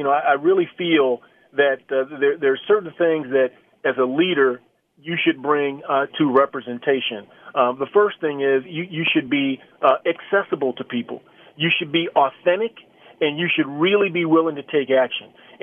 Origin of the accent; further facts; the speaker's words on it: Key West, Florida, United States; now in Chaska, United States; most people know that I'm from Key West, Florida originally, but I am an adopted Minnesotan. We lived here for 15 years now. Me and my wife live out in Chaska.